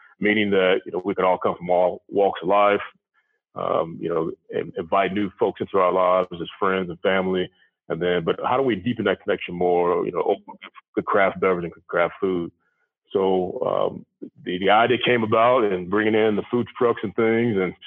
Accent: Illinois, United States; I grew up in the outside Chicago area

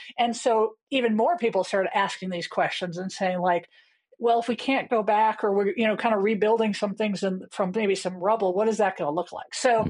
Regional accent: Wisconsin, United States; now in Denver, United States; I'm coming from Denver and you're in Madison, my home state.

